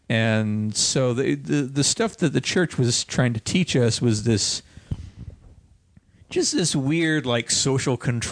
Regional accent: Big Rapids, Michigan, United States; I'm from various places, but I grew up mostly in Big Rapids, Michigan.

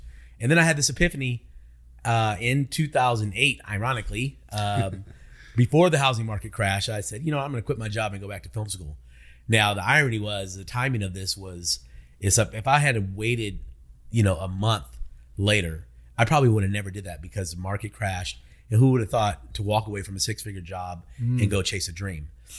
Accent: New Orleans, Louisiana, United States; I grew up in New Orleans, and my career started in marketing.

